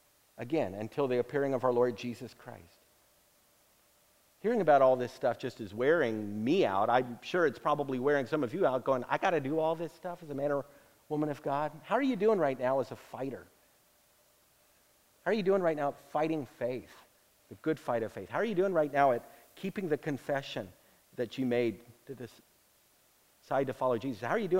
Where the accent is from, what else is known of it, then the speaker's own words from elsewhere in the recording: Texas, United States; I'm sorry, I'm from Texas. That's what we do. We play floor hockey.